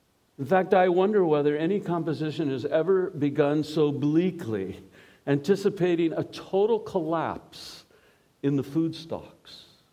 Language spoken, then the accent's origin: English; California, United States; accent: Californian; now in Cambridge, United Kingdom; We've lived in Cambridge for 13 years, but the accent is still Californian, which is where I grew up.